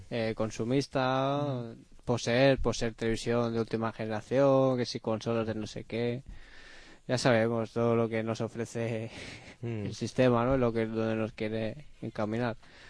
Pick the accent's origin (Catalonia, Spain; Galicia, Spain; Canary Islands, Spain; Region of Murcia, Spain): Catalonia, Spain; Barcelona; ah, ¿de dónde eres? Ah, es de Barcelona.